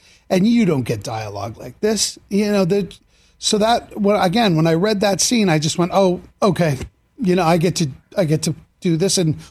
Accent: Boston, Massachusetts, United States; And again, I grew up in Boston, and my father used to scream about him.

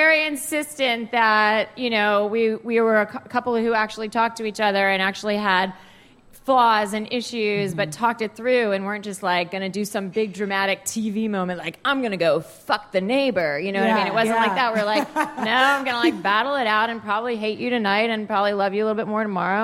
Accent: Virginia, United States; Because I grew up in Virginia.

